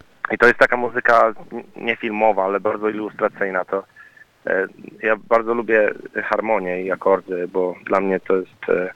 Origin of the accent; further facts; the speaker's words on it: New Zealand; jestem z Nowej Zelandii